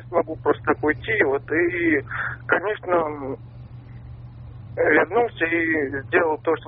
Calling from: Shchyolkovo, Moscow Oblast, Russia

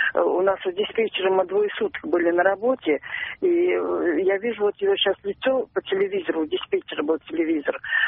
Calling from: Saratov, Saratov Oblast, Russia; Алло, я звоню из Саратова.

